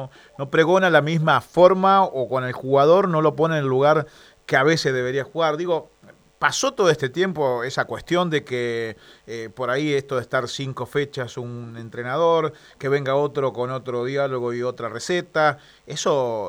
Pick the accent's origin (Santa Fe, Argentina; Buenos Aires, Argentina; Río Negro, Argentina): Santa Fe, Argentina; siendo santafesino